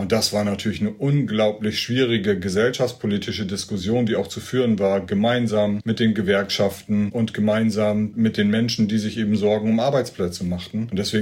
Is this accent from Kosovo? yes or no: no; Lower Saxony, Germany; Ich komme ja aus Friesland, David, und da, glaube ich, gibt es schon länger eine Sensibilität für Klimaschutz und gegen Klimawandel, weil wir eben auch auf Seelevel liegen